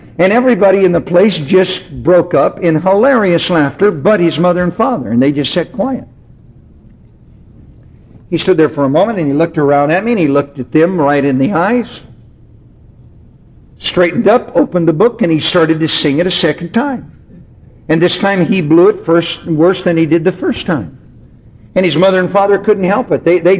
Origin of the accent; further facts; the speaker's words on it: Oklahoma, United States; I was raised and born in Oklahoma